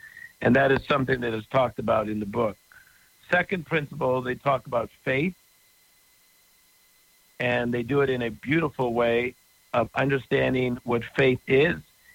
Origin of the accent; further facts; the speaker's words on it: Compton, California, United States; Well, I came from a tough family. We were raised in Compton, California. We had seven people in a two-bedroom apartment.